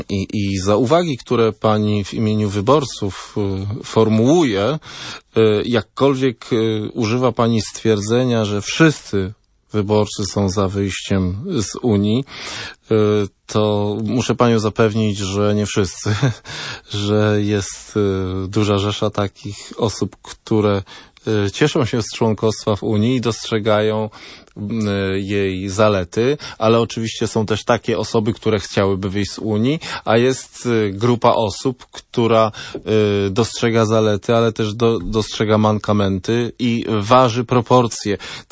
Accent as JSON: {"language": "Polish", "region": "Lublin Voivodeship", "country": "Poland", "said": "ja akurat z Lubelszczyzny"}